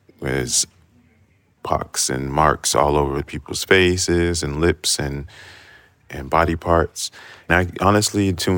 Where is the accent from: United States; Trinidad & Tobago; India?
Trinidad & Tobago; So even though I'm Trinidadian and we have Carnival.